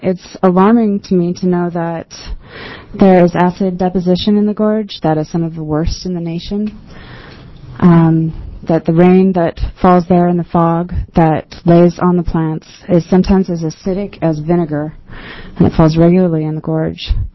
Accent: Oregon, United States; I grew up in Klamath County, and I appreciate the importance of small family farms to the cultural soul of this state.

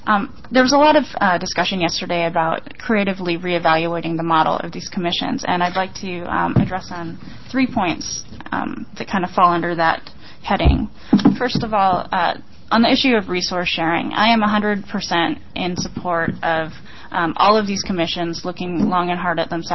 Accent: Coos Bay, Oregon, United States; As a teenager growing up in Coos Bay, I experienced racism and intolerance that most people don't think still exists today.

